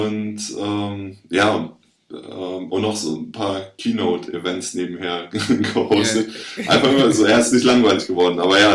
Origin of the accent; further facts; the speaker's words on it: Cologne, North Rhine-Westphalia, Germany; Ja, also ich komme aus Köln